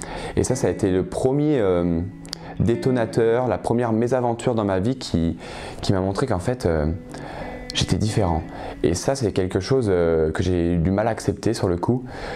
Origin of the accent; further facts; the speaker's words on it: Oyonnax, Auvergne-Rhône-Alpes, France